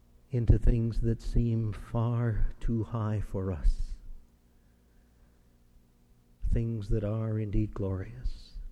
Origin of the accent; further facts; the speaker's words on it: Winnipeg, Manitoba, Canada; born there; having known me since the day I was born in Winnipeg